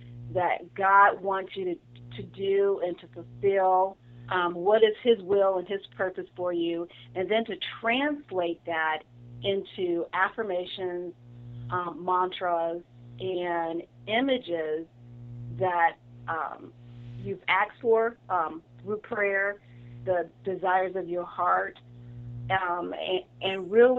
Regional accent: Akron, Ohio, United States; moved away as an adult; now in Charlotte, United States; I have lived here for almost 9 years now. I'm originally from the Ohio area, Akron, Ohio.

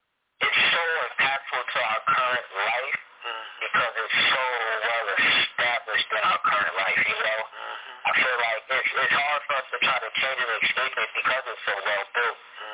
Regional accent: Orange, New Jersey, United States; I'm from Orange, New Jersey.

